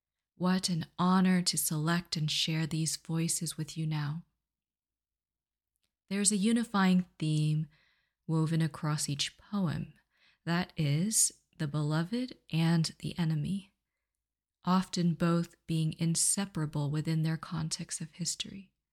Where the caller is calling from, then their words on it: Blacksburg, Virginia, United States; I'm speaking from Blacksburg, Virginia.